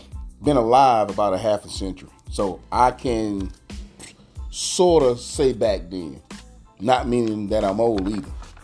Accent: Bethel, North Carolina, United States; Even growing up in Bethel, North Carolina, that's a little town in eastern North Carolina where I'm from, the little town was divided by railroad tracks.

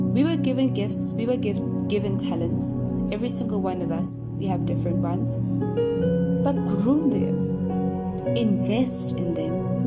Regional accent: South Africa; I'm talking South African, so I mean, whoever that's outside of the country, they probably have their own different things.

